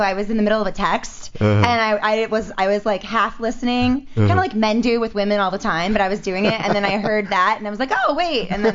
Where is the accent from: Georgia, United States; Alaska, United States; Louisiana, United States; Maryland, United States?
Maryland, United States; Ellicott City; I'm from I grew up in Ellicott City, Maryland, but which is like right by.